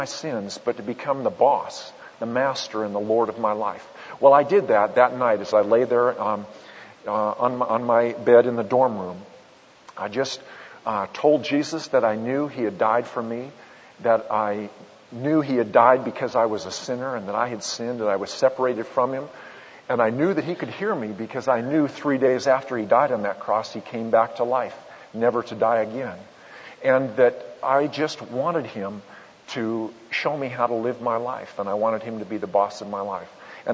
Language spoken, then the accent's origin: English; Portland, Oregon, United States; I grew up in Portland, Oregon. I'm the oldest of seven children. My parents were Roman Catholic, and so I grew up attending Catholic church